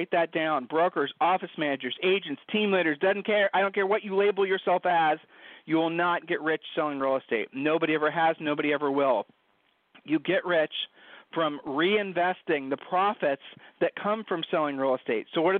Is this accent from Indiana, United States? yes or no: no; Ohio, United States; We're from Ohio, so I shared the saying with you.